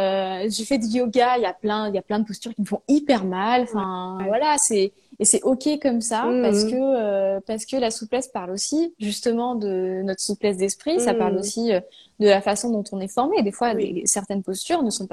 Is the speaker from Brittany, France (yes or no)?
no; Auvergne-Rhône-Alpes, France; je suis revenue dans ma région natale